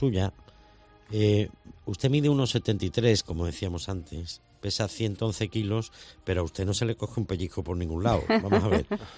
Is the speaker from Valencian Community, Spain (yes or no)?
no; Morón de la Frontera, Andalusia, Spain; en el equipo de mi pueblo, en el Morón